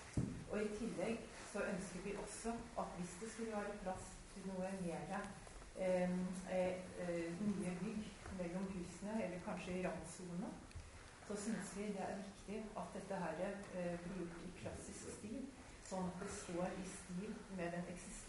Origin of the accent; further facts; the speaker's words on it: Drøbak, Akershus, Norway; Jeg kommer fra Drøbakfjell, og